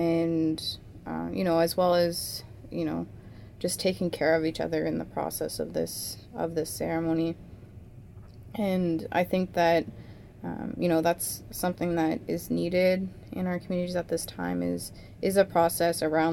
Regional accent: Lac Saina, Alberta, Canada; I'm from Lac Saina in Alberta

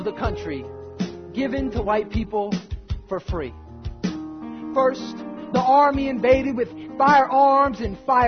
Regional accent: California, United States; And it starts with my childhood, you know, growing up in the Bay Area

